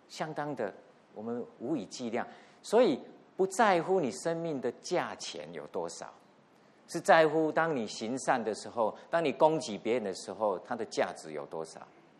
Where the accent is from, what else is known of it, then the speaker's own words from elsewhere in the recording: Taiwan; moved away as an adult; now in United States; 30年前的这一个月，我从台湾坐飞机来到美国，但是我在美国的第一个城市叫做 Jackson, Mississippi。